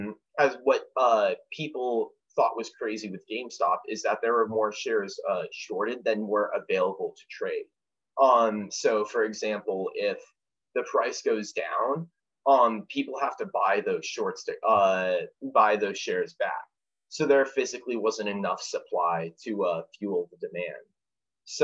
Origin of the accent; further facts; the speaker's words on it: Clearwater, Florida, United States; I'm from Clearwater Beach, so I like grew up on surfing and doing all those things that like people who grew up in those places do.